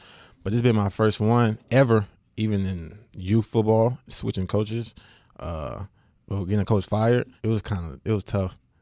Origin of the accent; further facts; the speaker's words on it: West Monroe, Louisiana, United States; I am from West Monroe.